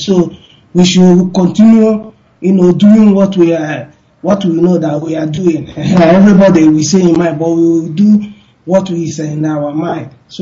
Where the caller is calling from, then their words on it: Dakar, Senegal; I'm calling from Dakar, Senegal.